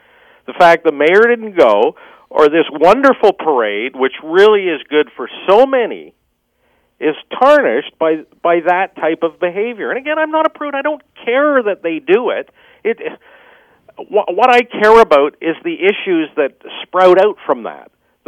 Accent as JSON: {"language": "English", "country": "Canada", "said": "But me as a Canadian, it's my choice just not to go."}